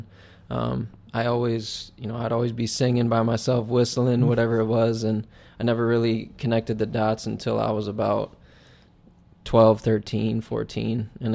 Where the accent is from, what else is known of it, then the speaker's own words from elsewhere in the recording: Detroit, Michigan, United States; born there; So I was born in Detroit, Michigan. You know, Motown